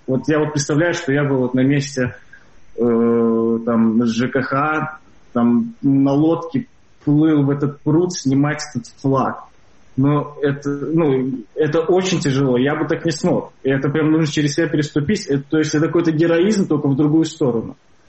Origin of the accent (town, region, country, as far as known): Belarus